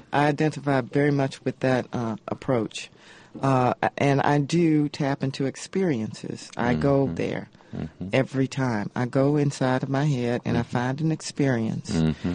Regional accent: Mississippi, United States; Growing up in Mississippi, that's just a part of the way we are.

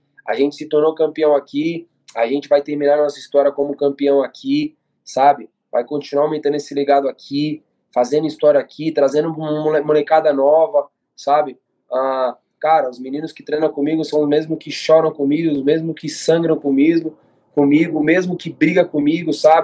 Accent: Brazil; Nós que somos brasileiros, é nosso.

